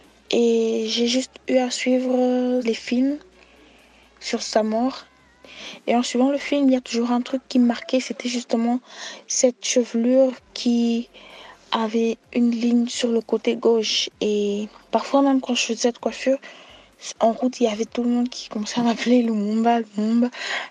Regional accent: DR Congo; Et ce n'est pas parce que je suis congolaise que j'apprécie cette coiffure, non.

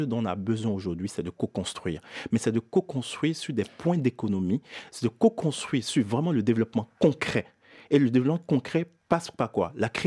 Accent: Benin; moved away as an adult; now in France; Je suis né au Bénin, j'ai grandi au Bénin jusqu'à l'âge de 18 ans avant de venir faire mes études en France.

